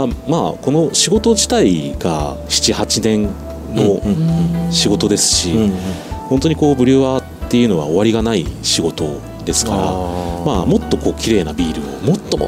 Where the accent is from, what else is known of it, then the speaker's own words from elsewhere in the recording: Yokohama, Kanagawa, Japan; now in Niigata, Japan; 私は神奈川の横浜の出身です。